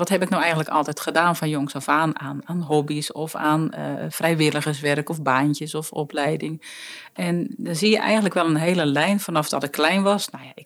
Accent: Dordrecht, South Holland, Netherlands; Ik ben een schapenkop, ik kom uit Dordt.

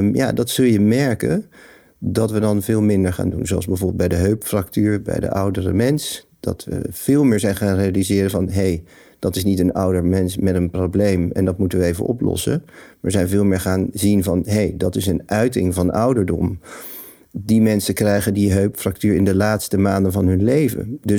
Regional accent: Netherlands; die gezondheidssystemen die voor mij als Nederlander een bizarre manier van werken inhielden.

